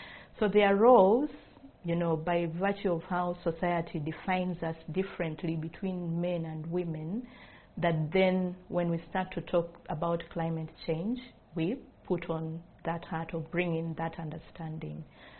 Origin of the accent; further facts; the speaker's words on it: Eastern Region, Uganda; English is a second language; a girl that has grown up in these communities. I come from the Eastern, from Busoga region.